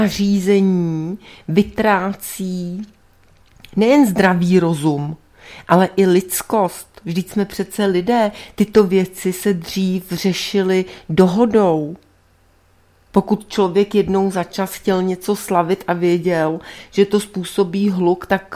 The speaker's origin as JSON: {"language": "Czech", "region": "Prague", "country": "Czechia", "tie": "born or raised there", "said": "To je moje město, moje rodné město. Já mám přece právo tady žít"}